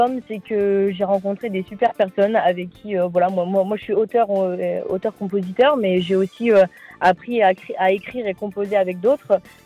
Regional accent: Hauts-de-France, France; j'avais dû faire la promotion de mon passage dans des radios locales, donc près de chez moi, dans le Nord

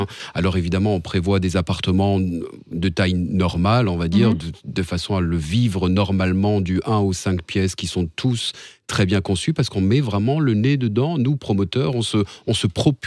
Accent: Strasbourg, Grand Est, France; J'ai vécu ici, j'ai grandi ici, je suis

